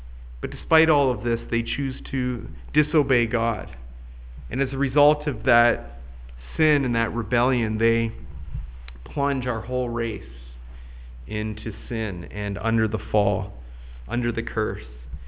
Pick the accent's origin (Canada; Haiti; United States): Canada; when I grew up in Canada.